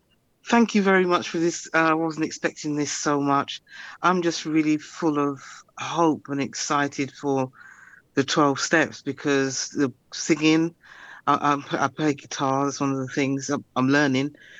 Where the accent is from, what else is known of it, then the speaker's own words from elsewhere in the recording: London, United Kingdom; I'm an alcoholic from London.